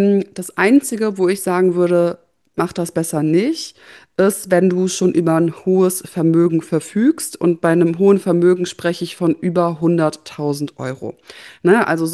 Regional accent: North Rhine-Westphalia, Germany; Ich kann ohne Auto tatsächlich in dieser Region, in der wir leben, nicht überleben. Ne? Also kleiner Background, ich komme halt aus dem Sauerland

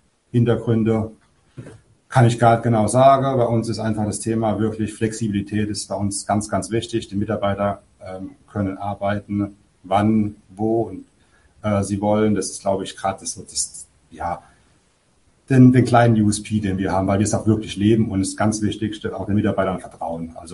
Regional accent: Rhineland-Palatinate, Germany; born there

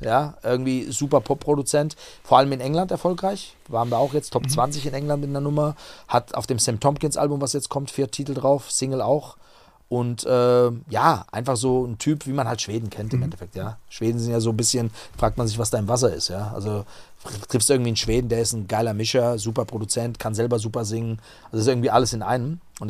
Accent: Offenbach, Hesse, Germany; weil ich bin aus Offenbach, ja. Also wirklich jetzt nicht irgendwie Berlin, London oder was auch immer.

